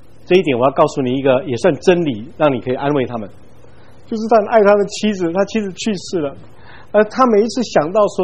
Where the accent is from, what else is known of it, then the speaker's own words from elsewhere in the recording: Taiwan; 我们台湾人认为头七的时候是死者会回来的时候